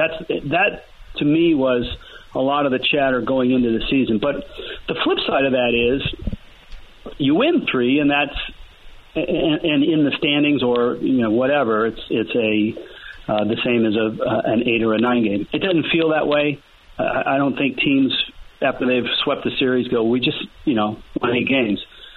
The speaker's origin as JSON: {"language": "English", "region": "California", "country": "United States", "tie": "born or raised there", "said": "I grew up in the East Bay, and so I certainly follow all the Bay Area teams pretty closely."}